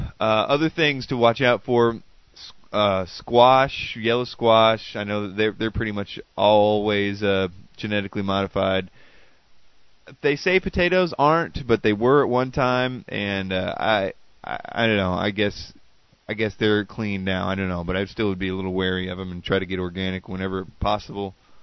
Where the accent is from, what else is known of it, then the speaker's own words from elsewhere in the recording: the South, United States; I'm from the South, so I call everything Cokes